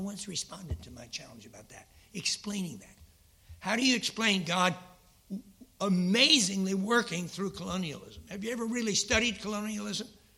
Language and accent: English; New York, United States; now in United Kingdom; People, since I'm from New York, say, when are you going home?